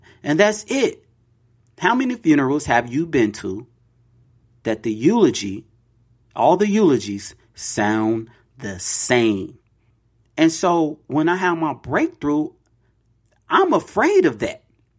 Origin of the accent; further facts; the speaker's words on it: Chicago, Illinois, United States; WGN, you know, NBC, growing up in Chicago. So we would watch the news. We grew up very poor.